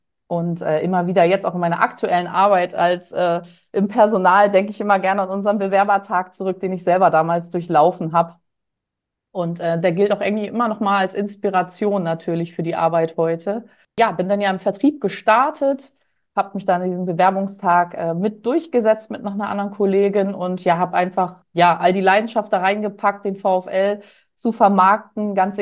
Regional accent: Schleswig-Holstein, Germany; Ich komme gebürtig aus Schleswig-Holstein, also ganz hoch aus dem Norden und bin in einer absolut fußballverrückten und sportverrückten Familie groß geworden

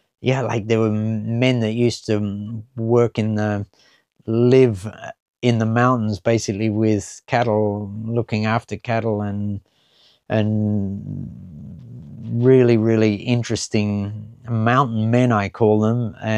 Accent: Australia; now in United Kingdom; The weather and the rainfall is very similar to where I grew up in Australia.

